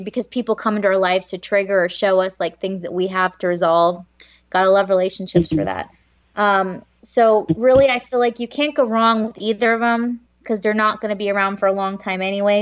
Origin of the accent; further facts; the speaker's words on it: New Jersey, United States; Hello, New Jersey. I'm from New Jersey, so I love it.